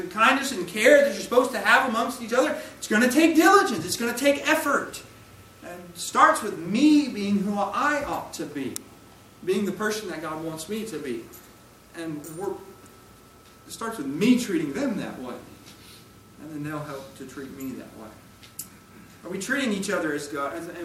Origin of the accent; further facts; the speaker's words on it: California, United States; I grew up in California.